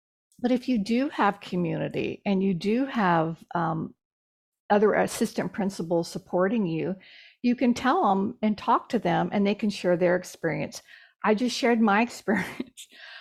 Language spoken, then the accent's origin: English; Texas, United States; And I'm from Texas, so I have a very direct sense of humor.